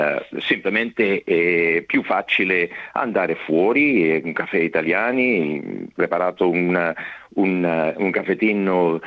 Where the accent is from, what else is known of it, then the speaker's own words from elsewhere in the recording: Peru; born there; Italian is a second language; Sì, sì, ecco io ero nato in Perù, sono peruviano per nascimento.